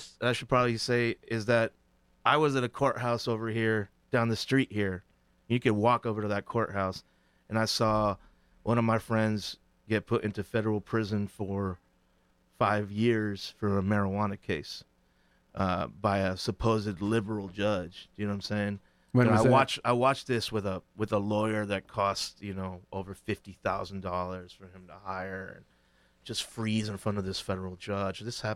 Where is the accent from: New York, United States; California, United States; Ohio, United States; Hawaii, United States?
California, United States; Berkeley; also born or lived in Oakland; You know, my mother is from Townsend Ave, East Shore. So I would come here all the time, almost every summer. But I was growing up in the Bay Area.